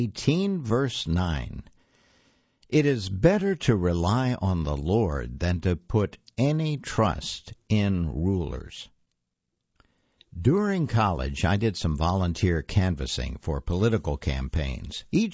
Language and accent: English; American South, United States; I grew up in the American South